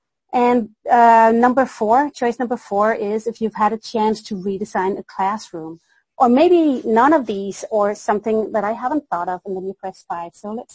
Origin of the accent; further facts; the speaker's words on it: Denmark; English is a second language; strange little accent and maybe some like language that's a bit off every now and then. I try to do my best. I am from Denmark, so that's the reason why